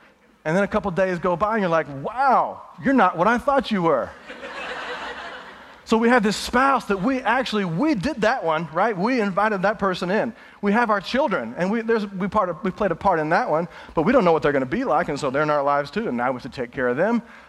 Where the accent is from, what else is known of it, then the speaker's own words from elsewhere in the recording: Houston, Texas, United States; I remember so many times growing up in Houston, this place called Astro World.